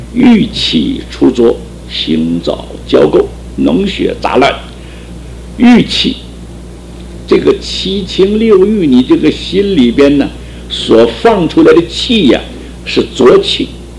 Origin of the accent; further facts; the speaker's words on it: Taiwan; 我们台湾话叫做圆顶了，圆顶是台湾话，外省不叫圆顶